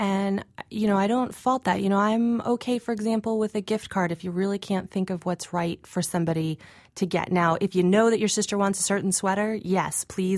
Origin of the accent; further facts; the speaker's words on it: Burlington, Vermont, United States; I'm from Burlington, Vermont, and I love doing that.